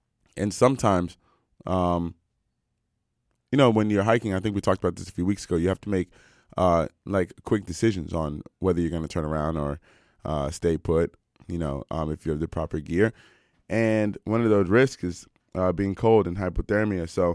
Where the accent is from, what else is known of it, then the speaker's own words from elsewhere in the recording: Washington, District of Columbia, United States; also born or lived in Cleveland; now in Vancouver, Canada; In my hometown of Washington, D.C., kids got a snow day today, so just be thankful that we live here in Vancouver and not in Washington